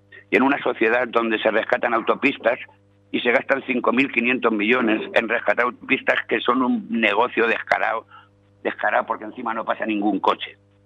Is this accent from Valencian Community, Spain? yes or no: yes; Valencia, Valencian Community, Spain; yo soy de Valencia, y el otro día asistí a una reunión de vecinos